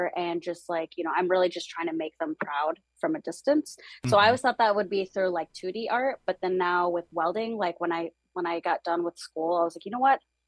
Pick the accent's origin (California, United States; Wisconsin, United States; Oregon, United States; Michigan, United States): Michigan, United States; Traverse City; And growing up in Traverse City, Michigan, it was always told to us